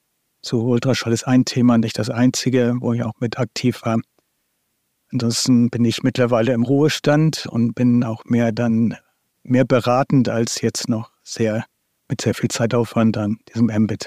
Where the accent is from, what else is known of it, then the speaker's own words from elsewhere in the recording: Kiel, Schleswig-Holstein, Germany; born there; promovierter Physiker, geboren in Kiel, auch dort studiert, also hier studiert, lebe auch hier.